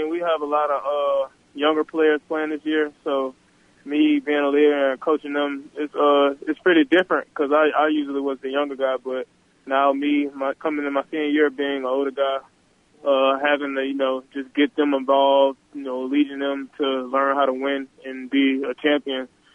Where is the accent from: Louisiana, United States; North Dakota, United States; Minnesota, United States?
Louisiana, United States; Baton Rouge; And I just love watching that and love seeing, you know, my hometown, you know, just do that. I mean, growing up, I've been an LSU fan basically all my life